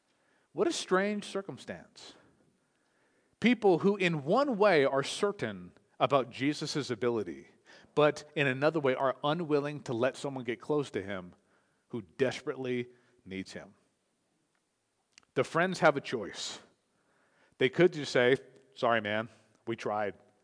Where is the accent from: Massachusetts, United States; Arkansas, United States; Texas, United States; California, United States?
California, United States; I was raised in Southern California.